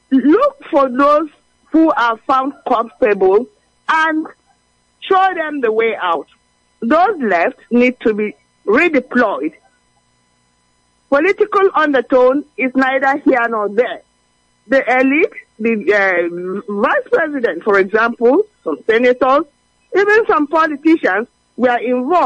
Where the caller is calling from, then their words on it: Ila, Delta, Nigeria; I'm reaching you from Ila, Delta State, this beautiful morning.